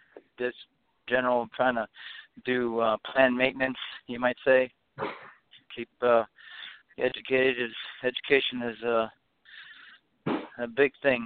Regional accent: Illinois, United States; I am from Illinois.

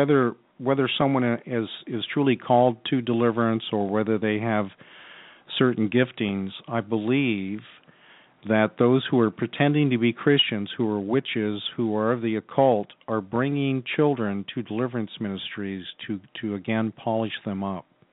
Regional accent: Tempe, Arizona, United States; I grew up in Tempe, Arizona. I raised my family in Mesa and Chandler, commuted back and forth into Phoenix for work

